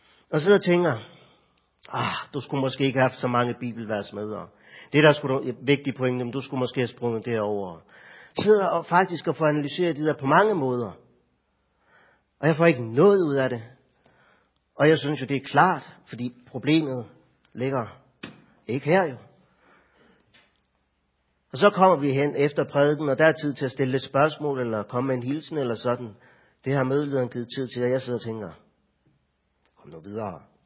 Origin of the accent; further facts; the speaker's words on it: North Denmark Region, Denmark; Nu er jeg fra Nordjylland, og jeg flyttet til Vestjylland.